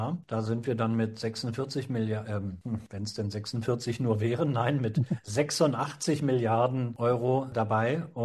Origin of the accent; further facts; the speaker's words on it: North Germany, Germany; Da muss ich jetzt als Norddeutscher also fast passen.